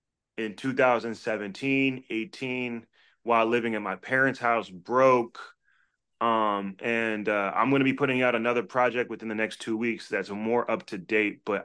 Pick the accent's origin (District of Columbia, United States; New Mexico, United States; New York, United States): District of Columbia, United States; Washington; I made my name in Washington, D.C., my hometown, where I started comedy in the open mic circuit